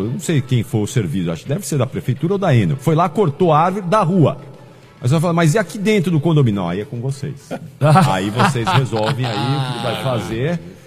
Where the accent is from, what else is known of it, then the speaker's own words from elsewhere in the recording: São Paulo, Brazil; Eu morei a minha vida toda em São Paulo.